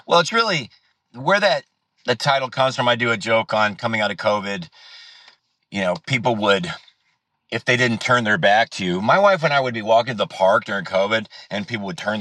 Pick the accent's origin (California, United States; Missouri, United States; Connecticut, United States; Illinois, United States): Missouri, United States; I'm from Missouri, like, yeah, us Midwestern, when we're talking to someone in Texas, we'll get a little bit more drawly and say y'all a little bit more